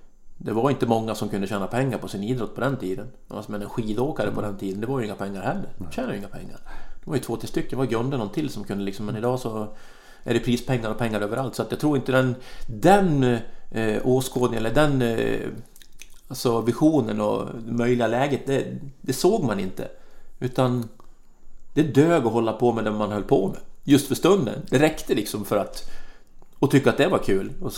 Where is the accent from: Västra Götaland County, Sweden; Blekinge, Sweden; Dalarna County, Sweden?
Dalarna County, Sweden; Borlänge; sen så i och för sig växte jag upp vid en bandy, men det var jättekomt, bandy var ju jätteliten i Borlänge.